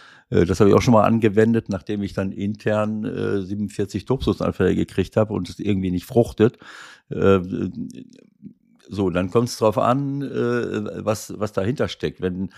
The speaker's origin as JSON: {"language": "German", "country": "Italy", "accent": "Italian", "second_language": "German", "said": "wenn ich schon versuche, eine Sprache zu sprechen, dann könnte ich ja versuchen, so ein bisschen meinen italienischen Akzent beiseite zu lassen."}